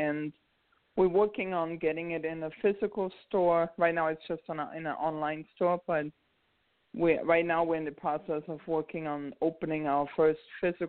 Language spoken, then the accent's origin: English; Austria; I mean, I'm from Austria